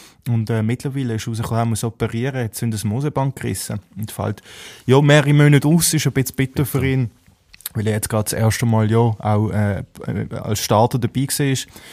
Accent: Switzerland

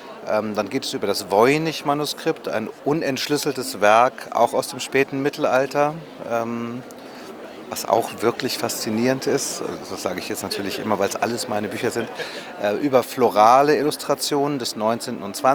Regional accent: Lower Saxony, Germany; Ich bin kein Berliner, ich bin Niedersachse und ich kann überhaupt nicht Berlinern.

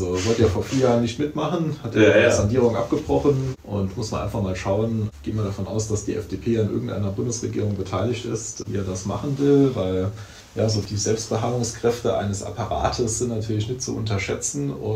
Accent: Saarland, Germany; Also ich komme aus dem Landkreis St. Wendel.

